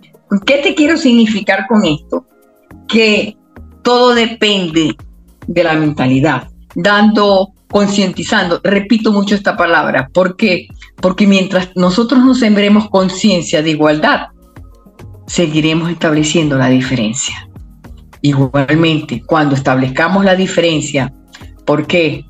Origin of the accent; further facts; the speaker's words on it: Venezuela; yo tengo una cultura como venezolana